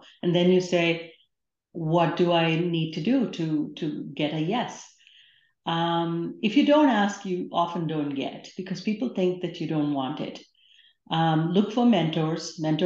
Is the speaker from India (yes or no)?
yes; India; I grew up in India, studied business in my undergrad, but decided to pursue computer science for my graduate degree.